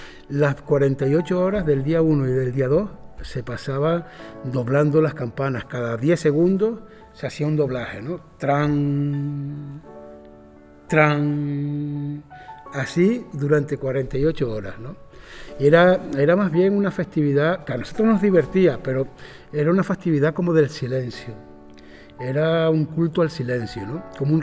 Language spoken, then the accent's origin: Spanish; San Andrés y Sauces, Canary Islands, Spain; yo soy del municipio de San Andrés y Sauce, concretamente del barrio de San Andrés, que es el casco histórico del pueblo, ¿no? Donde se fundó el pueblo. Y está en la costa, ¿no? Cerca del mar.